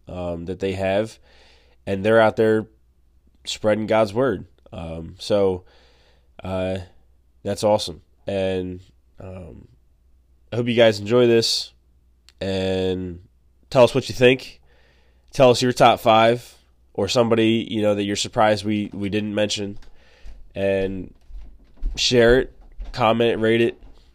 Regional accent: Maine, United States; he is my OG pastor when I was born and raised in Maine.

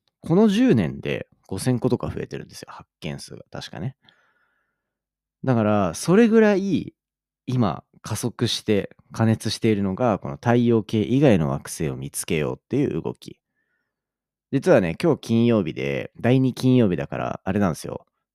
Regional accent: Kawasaki, Kanagawa, Japan; あとそもそも地元が川崎なんでそういう工業地帯での空気汚染とかもあったし

